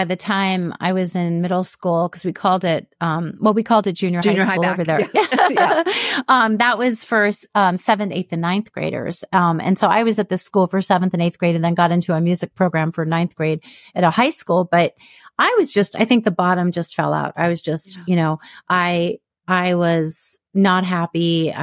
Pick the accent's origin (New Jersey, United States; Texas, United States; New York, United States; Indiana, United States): New York, United States; Because I grew up in New York for the most part.